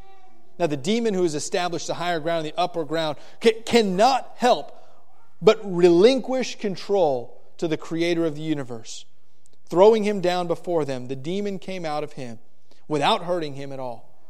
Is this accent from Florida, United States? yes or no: yes; Homestead, Florida, United States; Part of my testimony is growing up in Miami, Florida, actually Homestead, Florida, just south of Miami.